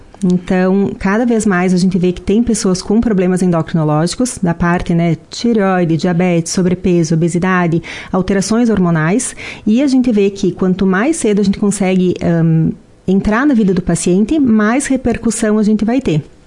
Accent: Marau, Rio Grande do Sul, Brazil; also born or lived in Caxias do Sul / Rio de Janeiro; Sim, sou nascida em Marau, criada em Marau, minha família mora aqui já há muitos anos e eu fiz minha faculdade em Caxias do Sul

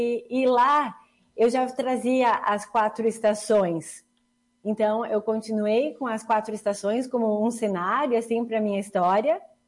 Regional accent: Passo Fundo, Rio Grande do Sul, Brazil; Então, sim, sou de Passo Fundo e sou lagoense também

